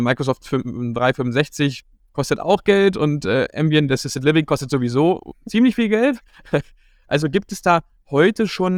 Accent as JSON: {"language": "German", "town": "Dessau", "region": "Saxony-Anhalt", "country": "Germany", "said": "Also ich komme ja hier aus Dessau und Sachsen-Anhalt"}